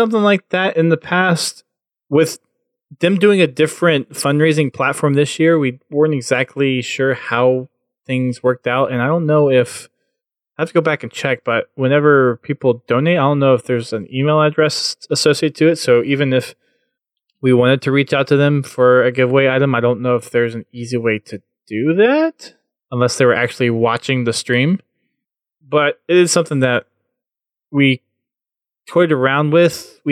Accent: Houston, Texas, United States; One being my hometown of Houston has one of the largest children's hospitals in the country

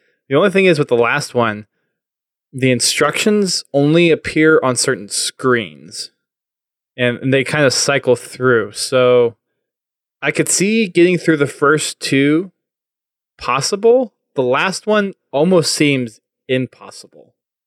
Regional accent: Houston, Texas, United States; So next stop is Houston, my hometown. I'll be leaving on Wednesday so I can spend a little extra time with my family before everything happens.

